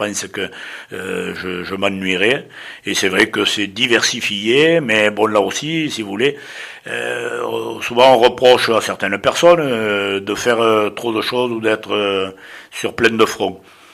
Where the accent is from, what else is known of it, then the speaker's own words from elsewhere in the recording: Ventenac, Occitanie, France; les gens qui choisissent de venir chez nous, à Ventenac, c'est là aussi un choix qu'ils font, au même titre que moi qui y suis encore et toujours resté.